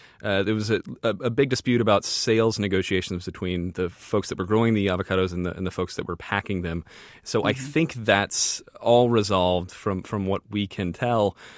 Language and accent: English; Austin, Texas, United States; now in Los Angeles, United States; So I came to Los Angeles. I'm in Los Angeles right now. I came from Austin.